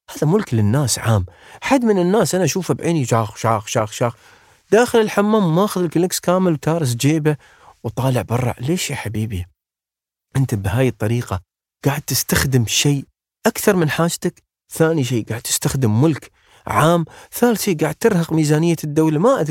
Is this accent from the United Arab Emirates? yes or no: yes; United Arab Emirates; لاني انا اماراتي ولا اني انا يعني انتمي لهاي البلد،